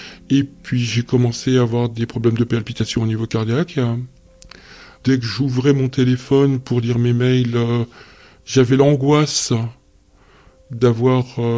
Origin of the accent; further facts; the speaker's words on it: France; je suis un bon français franchouillard